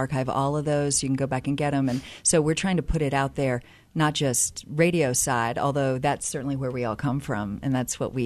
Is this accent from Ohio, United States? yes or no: no; Virginia, United States; also born or lived in North Carolina; Well, I'm from the South. I grew up in Virginia, spent a lot of time in North Carolina, moved to California.